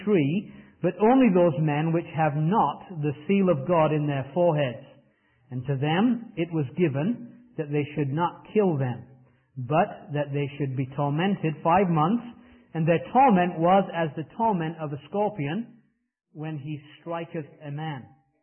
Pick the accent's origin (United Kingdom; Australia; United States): United Kingdom; England; And as an Englishman, I find it hard to understand what the fascination with Valley Forge, Pennsylvania is